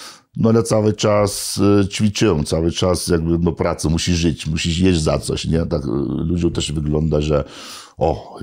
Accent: Lithuania; moved away as an adult; now in United States; się wyrwałem z Litwy. Ja też się urodziłem na wiosce tam gdzieś, ale już miałem zawód, bo naprawiałem samochody u ojca w warsztacie.

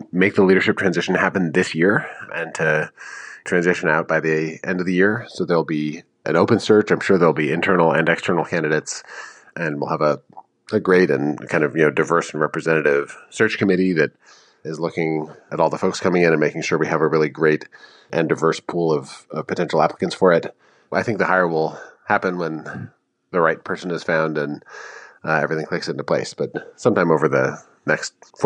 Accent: Madison, Wisconsin, United States; I grew up in Madison. Wisconsin's where my sort of political identity was forged. It's a place that I love.

